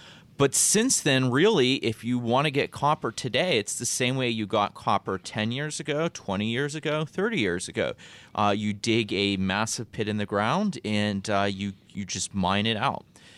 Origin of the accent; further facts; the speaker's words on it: Ohio, United States; You know, I'm from Ohio, Northeast Ohio